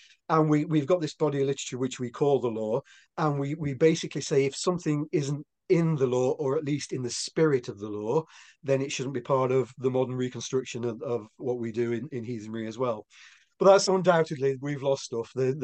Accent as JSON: {"language": "English", "region": "England", "country": "United Kingdom", "said": "you pronounce that better than I do because being English, I can't roll my R's."}